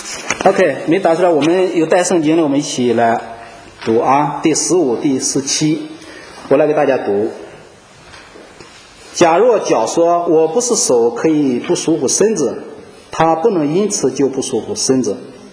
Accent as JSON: {"language": "Chinese", "country": "China", "said": "但是这一点确确实实是我们中国人真的"}